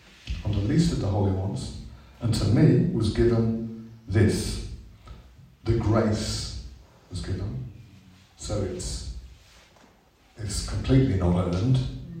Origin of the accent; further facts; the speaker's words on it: Birmingham, West Midlands, United Kingdom; So, I'm from Birmingham, I shouldn't say that.